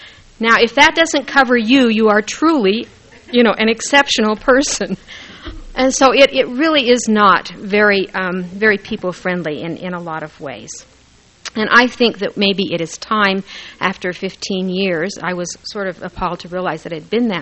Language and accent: English; Ammon, Idaho, United States; when I was in the early grades of grade school, growing up in Ammon, Idaho, if anyone knows where that is, we had release time primary.